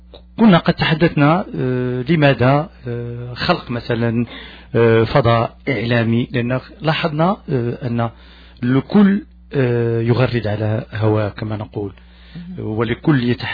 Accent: Morocco; لا عفوا، من المغرب

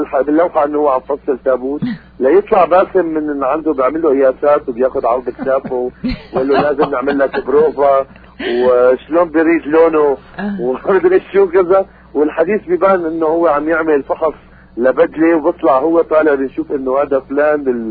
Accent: Aleppo, Aleppo Governorate, Syria; now in Damascus, Syria; اول ما نزلت على الشام انا من حلب لباشر شغل بدمشق كممثل محترف

